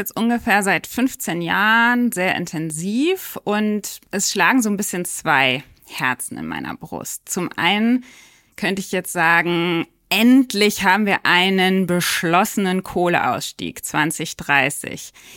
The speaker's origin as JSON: {"language": "German", "town": "Cologne", "region": "North Rhine-Westphalia", "country": "Germany", "said": "ich bin Kölnerin"}